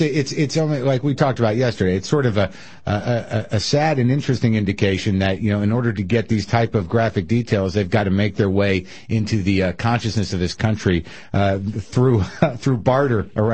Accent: New Mexico, United States; Yeah, I grew up in New Mexico. That's where I got it.

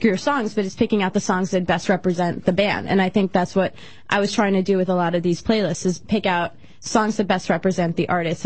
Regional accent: New Jersey, United States; I am from New Jersey. I am from New Jersey.

